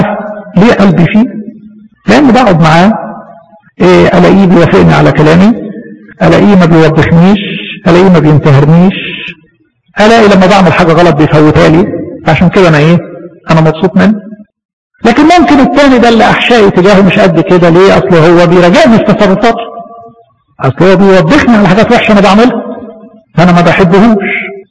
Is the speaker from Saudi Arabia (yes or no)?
no; Egypt; عندنا في مصر الى حد ما يعني هو البني ادم يقدر يروح الكنيسة كل يوم، ما ينفعش السبت ينفع الحد ينفع الاثنين، عندنا يعني الدنيا سهلة شوية عن عندكم